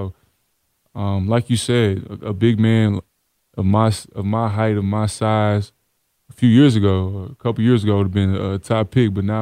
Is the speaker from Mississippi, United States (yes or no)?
yes; Bay St. Louis, Mississippi, United States; I'm originally from Bay St. Louis, Mississippi, from the deep south, Gulf Coast, rural area. Came up in a great neighborhood, great family.